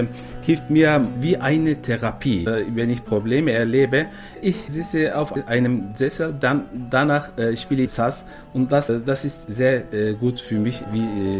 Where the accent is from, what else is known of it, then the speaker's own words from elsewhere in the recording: Turkey; German is a second language; now in Germany; ich komme aus der Türkei. Seit 3 Jahren bin ich in Deutschland. Ich bin ein Software-Ingenieur, jetzt lerne ich Deutsch